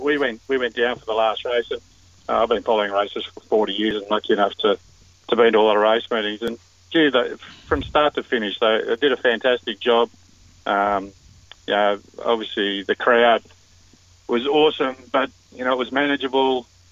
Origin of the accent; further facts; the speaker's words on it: Dubbo, New South Wales, Australia; I'm from Dubbo, actually.